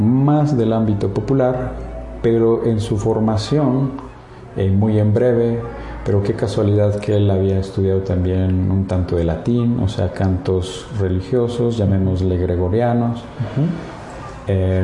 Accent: Valle de Bravo, State of Mexico, Mexico; yo soy de Valle de Bravo, Estado de México, y las clases eran en la capital del Estado de México, Toluca.

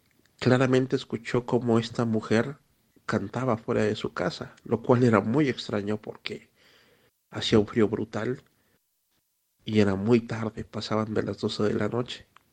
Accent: Cuernavaca, Morelos, Mexico; de Cuernavaca y voy a contarles una pequeña historia

